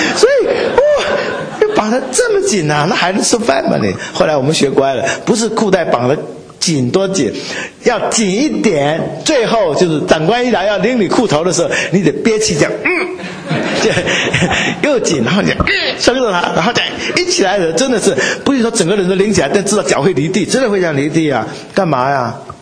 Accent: China; 还有呢，如果我们中国人哈，你看如果是远足啊郊游，你会带什么？

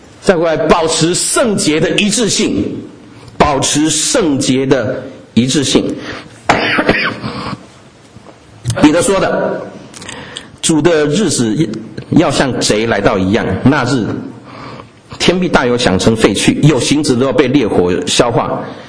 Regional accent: China; 我们中国人喜欢在进门之前把鞋子脱在外面

